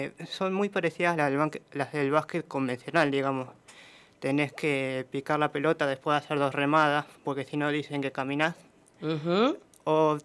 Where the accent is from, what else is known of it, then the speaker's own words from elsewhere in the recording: Santa Rosa, La Pampa, Argentina; now in Toay, Argentina; Tengo 19 años. Soy de Santa Rosa, pero vivo en Tobay.